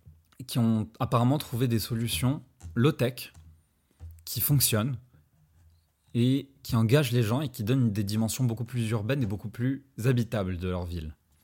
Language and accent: French; Morocco; Pour ceux qui ne le savent pas, je suis marocain.